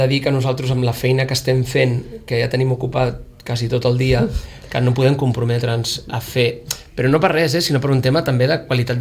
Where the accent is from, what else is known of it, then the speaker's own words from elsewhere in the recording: Sitges, Catalonia, Spain; nosaltres som de Sitges, estem al costat